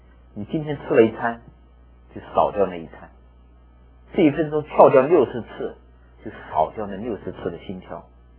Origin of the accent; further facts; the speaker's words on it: China; now in United States; 我的介绍是，出生成长在中国，重生得救在美国，永久定居在天国。